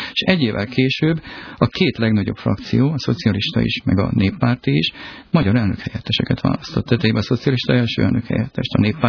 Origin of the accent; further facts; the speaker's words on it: Hungary; mert hogyha én az Európai Parlamentben vagyok magyar